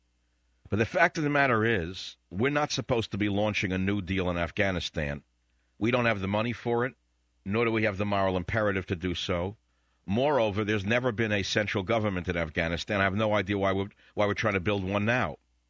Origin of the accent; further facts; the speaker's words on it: United States; I'm an American first, last, and always.